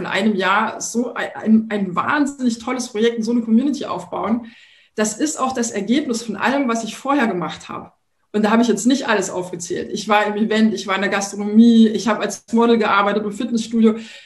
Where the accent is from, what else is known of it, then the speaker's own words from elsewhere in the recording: Thuringia, Germany; now in Berlin, Germany; Ich komme ja ursprünglich aus Thüringen, bin jetzt seit, das muss ich mal kurz rechnen, 26 Jahren in Berlin und bin da sehr behütet aufgewachsen